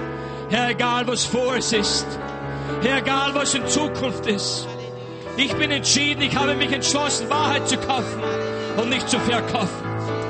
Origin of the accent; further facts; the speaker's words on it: Austria; Ich bin in Österreich aufgewachsen.